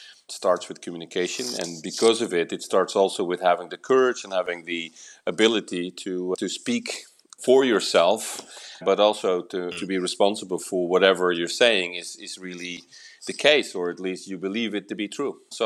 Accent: Netherlands; English is a second language; I'm from the Netherlands, and I'm not sure, but I think we're one of the most most direct people considered in the whole world.

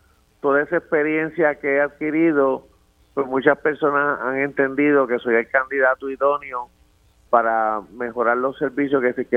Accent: Puerto Rico; now in Osceola County, United States; Estamos hablando de una población en el condado de 500,000 de habitantes donde el 52% somos puertorriqueños.

